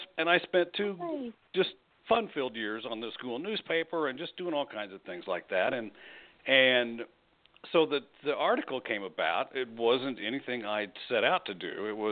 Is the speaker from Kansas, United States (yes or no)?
yes; Wichita, Kansas, United States; I was a little boy growing up in Wichita, Kansas, which is where it's the home of Cessna and Beechcraft and Learjet